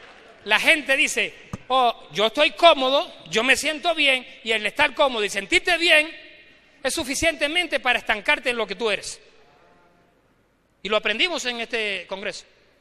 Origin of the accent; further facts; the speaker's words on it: Puerto Rico; Yo dije, hasta que yo no tenga éxito en mi país, yo no me muevo. Porque si yo no le puedo demostrar a los míos de que yo lo hago aquí, ¿para qué tengo que demostrarlo de allá? Y le demostré a mi gente que ahí en Puerto Rico me levanté.